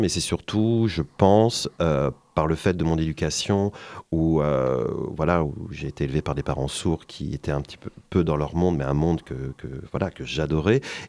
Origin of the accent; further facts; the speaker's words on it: Châtellerault, Nouvelle-Aquitaine, France; j'avais besoin un petit peu de revenir dans ma ville natale, qui était Châtellerault. C'était pas très loin, c'était à 35 km.